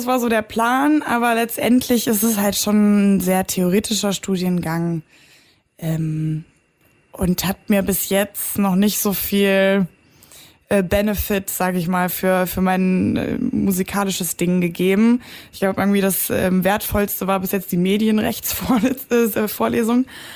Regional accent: Saxony-Anhalt, Germany; Ich komme aus dem Südharz, Sachsen-Anhalt, da bin ich groß geworden, bin da auch geboren. Und ja, habe da dann sozusagen eine sehr ruhige Kindheit auf dem Dorf verbracht

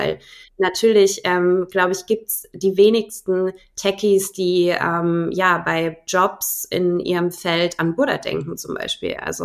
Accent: Munich, Bavaria, Germany; accent: Bavarian; Ich bin waschechtes Münchner Kindl, mit Großeltern hier geboren, Eltern und ich selbst auch. Aber ich habe mir den bayerischen Akzent abtrainiert für euch heute, damit ihr mich gut versteht.

